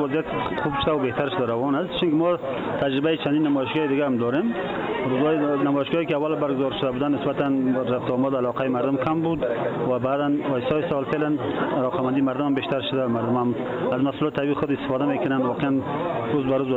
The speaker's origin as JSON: {"language": "Persian", "region": "Badakhshan", "country": "Afghanistan", "said": "از بدخشان هستم."}